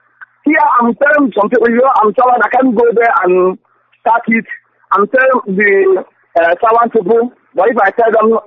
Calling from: Niger State, Nigeria; I'm calling from Niger.

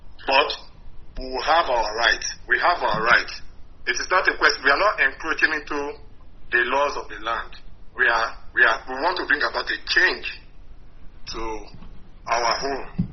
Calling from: Johannesburg, Gauteng, South Africa; I'm calling from Johannesburg.

